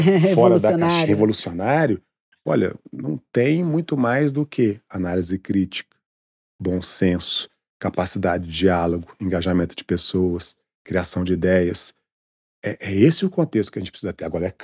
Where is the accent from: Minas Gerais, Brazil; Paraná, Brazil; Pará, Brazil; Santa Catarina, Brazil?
Minas Gerais, Brazil; Belo Horizonte; now in São Paulo, Brazil; Eu sou de Belo Horizonte. Vivo muito em São Paulo, então às vezes as pessoas nem sabem, mas eu sou de Belo Horizonte. Eu pago IPTU em Belo Horizonte.